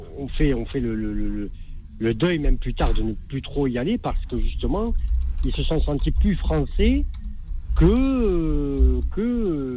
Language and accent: French; Occitanie, France; je suis occitan, ça se voit pas trop, mais je suis occitan.